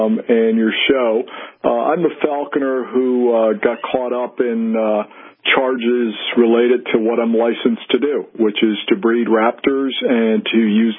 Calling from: Pennsylvania, United States; I'm calling from Pennsylvania.

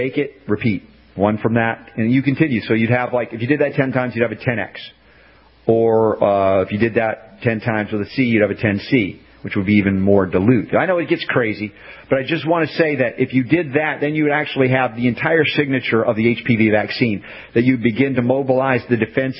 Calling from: Ireland; I'm emailing from Ireland and wondering if there is anyone in this area who may perform that treatment on girls that have been injured by the vaccine.

